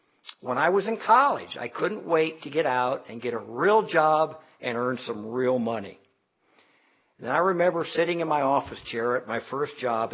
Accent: Sugar Creek, United States; I remember as a young boy, I grew up in Sugar Creek, and I rode my bicycle all over Sugar Creek.

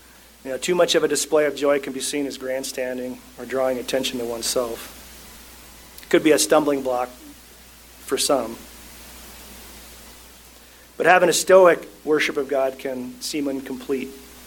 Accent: Albany, New York, United States; I remember growing up in Albany, New York, there was a deacon named Mike Nelson.

